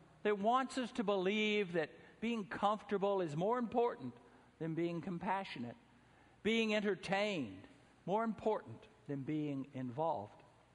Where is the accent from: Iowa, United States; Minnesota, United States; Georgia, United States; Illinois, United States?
Georgia, United States; Atlanta; Growing up in Atlanta, I heard the same story. I never heard it from my family, and I never heard it from my church